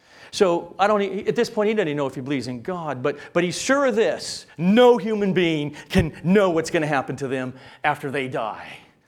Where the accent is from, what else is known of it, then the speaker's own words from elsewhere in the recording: El Segundo, California, United States; old high school people I grew up with in El Segundo.